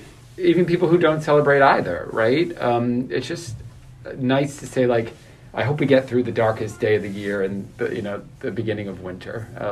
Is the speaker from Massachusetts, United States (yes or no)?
yes; Massachusetts, United States; some of my friends who never left the small town I grew up in Massachusetts